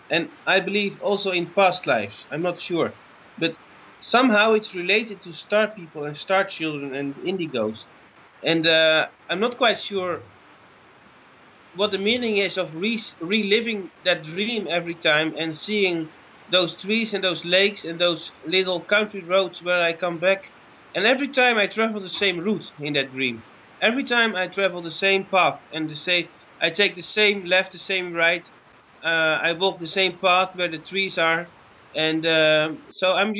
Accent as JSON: {"language": "English", "town": "Achterkerk", "region": "Zeeland", "country": "Netherlands", "tie": "born or raised there", "said": "I was born in Achterkerk. That's the place where my parents live."}